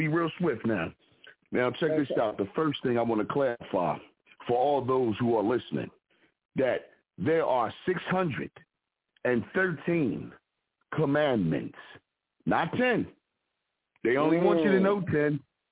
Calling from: Philadelphia, Pennsylvania, United States

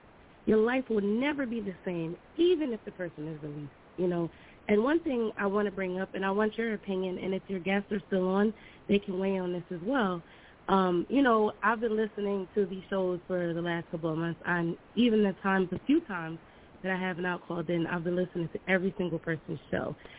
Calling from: New Jersey, United States; I'm calling from Jersey.

